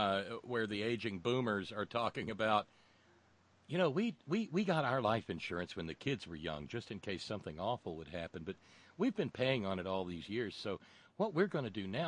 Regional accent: the South, United States; I figured this one out a long time ago too, because I was raised in the South.

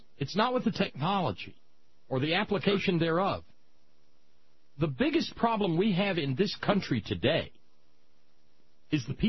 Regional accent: Switzerland; English is a second language; I'm from Switzerland. If we blew up mountains, I could not go home.

